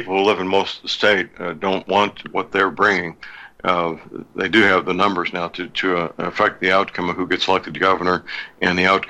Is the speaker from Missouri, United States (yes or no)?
yes; Missouri, United States; don't bring those California socialist attitudes with them when they immigrate to my home state, Missouri, or some other place.